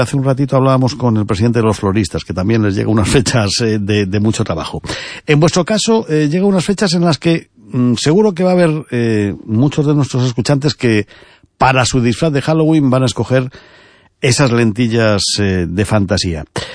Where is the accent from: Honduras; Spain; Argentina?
Spain; Ourense, Galicia; Pero no pasa nada, somos de Ourense y estamos acostumbrados.